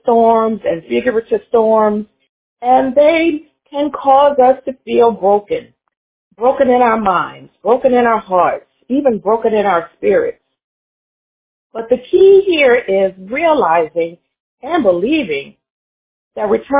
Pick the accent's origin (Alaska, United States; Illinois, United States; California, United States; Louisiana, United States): Louisiana, United States; New Orleans; Prophetess mentioned in my bio that I'm from New Orleans originally